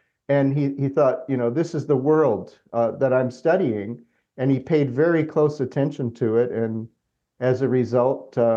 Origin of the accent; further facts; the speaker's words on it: Minnesota, United States; I'm originally from Minnesota, so you kind of pick that up living in the land of 10,000 lakes.